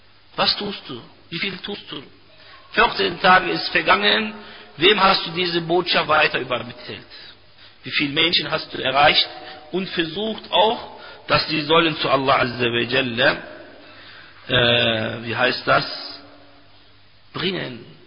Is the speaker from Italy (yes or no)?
no; Turkey; German is a second language; ich gebe von meinem eigenen Land, wo ich lebe, wo ich herkomme und wo ich auch Besuche und Unterrichte dort organisiere